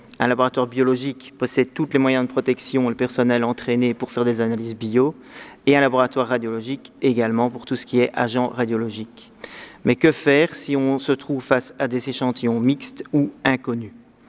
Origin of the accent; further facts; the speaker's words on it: Belgium; chez nous, en Belgique.